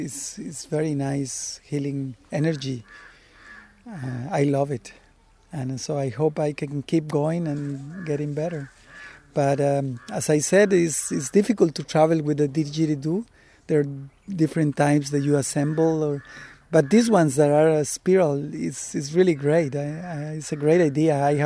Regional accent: Costa Rica; I'm from Costa Rica. I have been in Oroville for 2 weeks

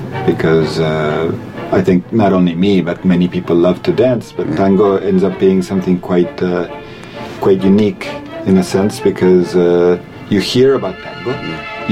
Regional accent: Ecuador; I'm from Ecuador.

